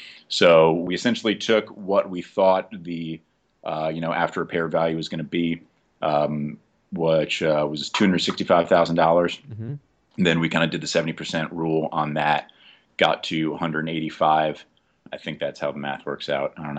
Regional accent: Jersey City, New Jersey, United States; now in New Mexico, United States; I'm from Jersey City, New Jersey. Just like Joe was saying, I've been living out in New Mexico for the last 5 years

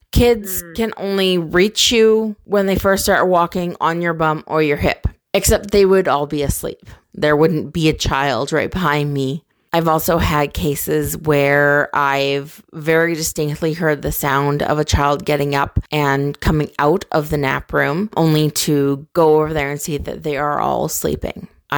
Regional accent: Canada; I am from Canada, and I work in a daycare center.

